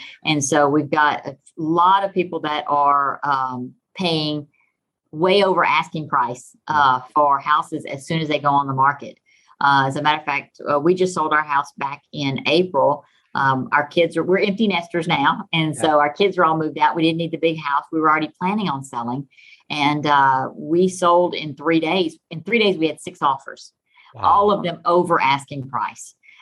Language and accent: English; Texas, United States; accent: Texan; So I am a native Texan, if you can't tell from my accent, but I'm originally from Southeast Texas, which is down by the Gulf of Mexico.